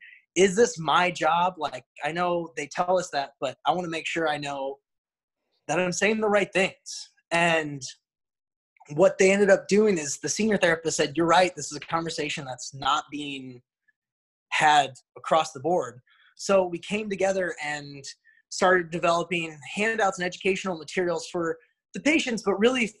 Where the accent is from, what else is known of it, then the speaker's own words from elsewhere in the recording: Omaha, Nebraska, United States; I'm actually from Omaha, Nebraska, and I went to Creighton University.